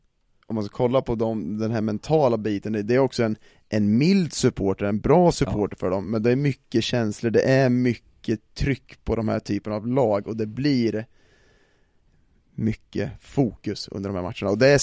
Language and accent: Swedish; Karlskoga, Örebro County, Sweden; Jag är från Karlskoga.